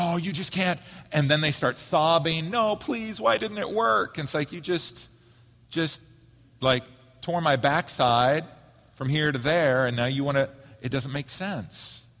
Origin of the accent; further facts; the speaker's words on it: Oregon, United States; And also, we're both from Oregon.